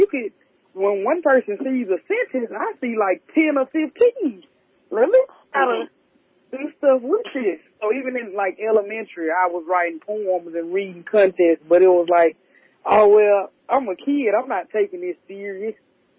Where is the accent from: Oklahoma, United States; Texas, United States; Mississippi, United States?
Mississippi, United States; because I'm from Mississippi. So we from the South